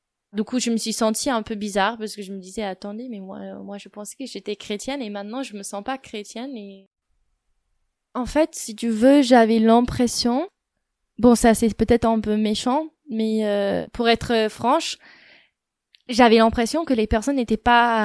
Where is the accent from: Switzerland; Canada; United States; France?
United States; J'ai 25 ans, je viens des États-Unis.